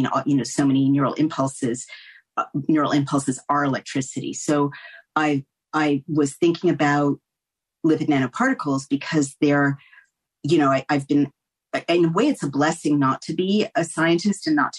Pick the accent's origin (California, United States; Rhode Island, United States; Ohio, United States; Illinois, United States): California, United States; San Francisco; I will just preamble this by saying I grew up in San Francisco.